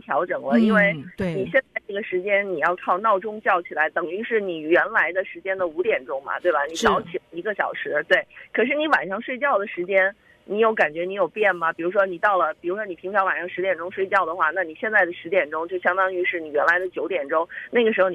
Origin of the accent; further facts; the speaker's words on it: China; moved away; 我小的时候在中国